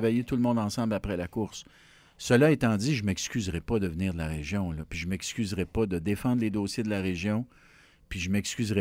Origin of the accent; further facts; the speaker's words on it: Quebec, Canada; Tu sais, je suis un Québécois...